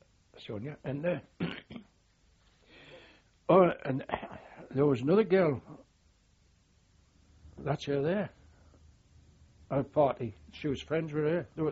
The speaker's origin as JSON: {"language": "English", "region": "England", "country": "United Kingdom", "said": "I'm British, you know, English."}